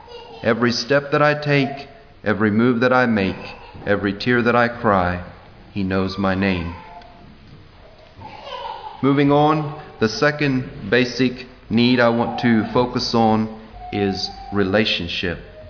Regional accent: Georgia, United States; now in New York, United States; Now, I was born and raised in Georgia. We don't get much snow, and I'm glad that we don't have snow right now here in New York

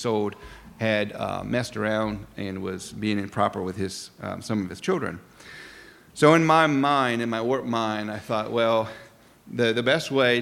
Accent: Scarborough, Maine, United States; But so I grew up in Scarborough, Maine, and my parents did.

